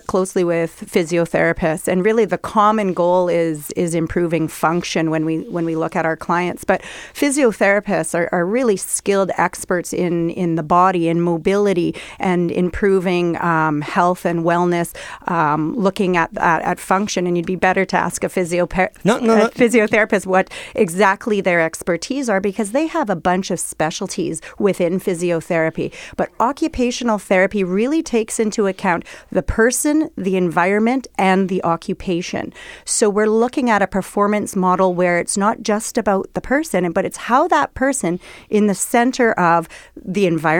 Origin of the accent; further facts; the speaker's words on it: Winnipeg, Manitoba, Canada; Yeah, I grew up in Winnipeg, and I am indeed aging. I'm 45 years old